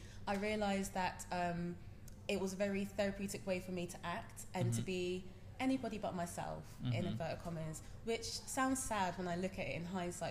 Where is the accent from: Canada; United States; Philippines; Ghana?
Ghana; I come from Ghana originally.